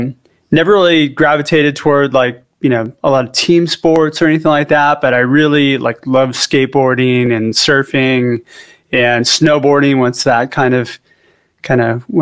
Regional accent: California, United States; So I am actually a California native, surprisingly. I grew up just outside of Malibu.

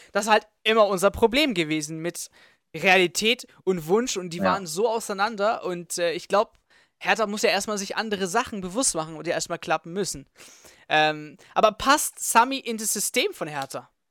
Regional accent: Stuttgart, Baden-Württemberg, Germany; Ich als Stuttgarter bin echt traurig

